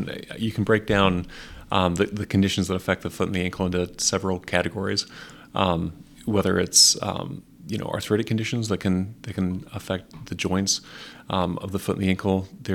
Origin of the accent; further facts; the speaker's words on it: Idaho, United States; moved away as an adult; I grew up in Idaho originally, but I've been in Iowa now since 2015.